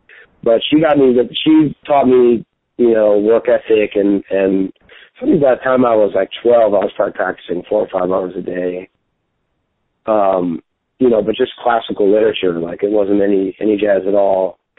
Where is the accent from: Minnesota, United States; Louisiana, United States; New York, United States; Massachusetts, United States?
Louisiana, United States; New Orleans; Well, I lived there as a child. I was exposed to some jazz when I was a kid.